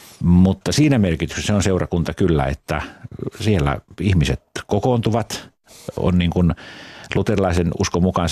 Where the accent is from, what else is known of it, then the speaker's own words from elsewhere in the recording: Northern Finland, Finland; No, mä oon Pohjois-Suomesta lähtöisin. On aina joskus sanonut, että on niin paljon pohjoisesta, että mun isällä on ollut poroja.